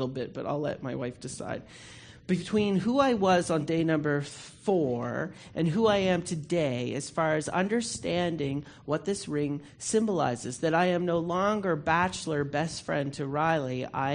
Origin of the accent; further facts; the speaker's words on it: Ottawa, Ontario, Canada; I'm from Ottawa